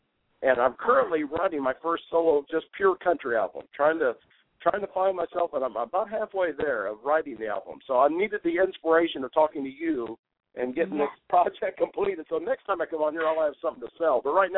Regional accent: Normal, Illinois, United States; born there; I mean, I live outside of Normal, Illinois. I was born in Normal, Illinois. I mean, that is about as basic Americana as you can get.

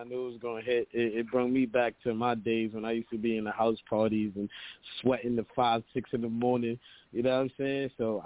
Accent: New York City, New York, United States; You know, growing up in the Bronx, you know, and I'm from Cedar and Cedric. So if you know about Cedar and Cedric, you know that's the birthplace of hip hop.

